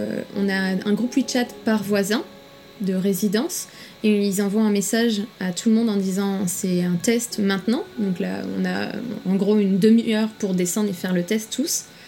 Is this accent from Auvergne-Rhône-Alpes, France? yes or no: no; Nantes, Pays de la Loire, France; now in Shanghai, China; je suis nantaise. Mon père est breton, ma mère est chinoise.